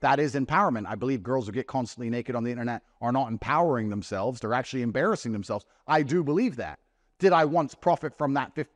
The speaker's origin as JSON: {"language": "English", "town": "Luton", "region": "East of England", "country": "United Kingdom", "tie": "born or raised there", "said": "I grew up in Luton, I grew up in a council estate, single mother household."}